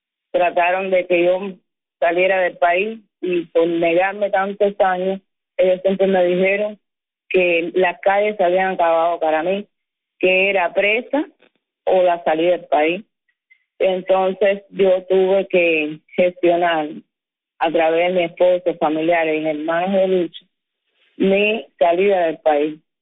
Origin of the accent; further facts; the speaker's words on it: Cuba; tratando de sobrevivir a todo como cubana, trabajando por aquí, por allá